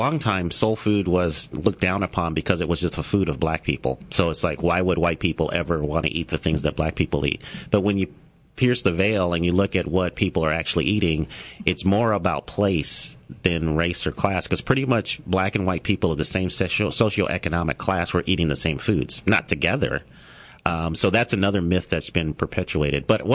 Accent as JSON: {"language": "English", "town": "Denver", "region": "Colorado", "country": "United States", "said": "I immediately lose street cred when I tell people I'm from Denver. So I win them back by telling them that I have Southern parents. My mom's from Chattanooga, Tennessee, and my dad is from Helena, Arkansas. So this is the food that I grew up eating."}